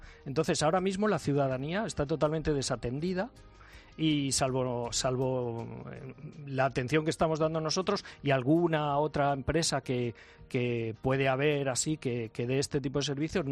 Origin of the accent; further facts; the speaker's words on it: Moralzarzal, Community of Madrid, Spain; esas viviendas, yo las estoy viendo en mi pueblo Moralzarzal, que se está construyendo otra vez como años ha